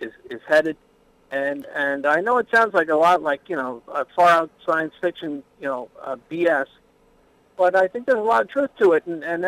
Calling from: Medford, New York, United States; I'm calling from Medford.

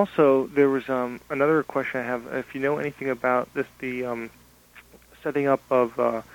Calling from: Westchester, New York, United States; I'm calling from Westchester.

